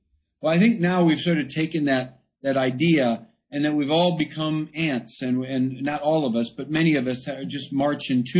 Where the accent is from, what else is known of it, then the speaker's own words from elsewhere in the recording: United States; And I said, no, I'm an American.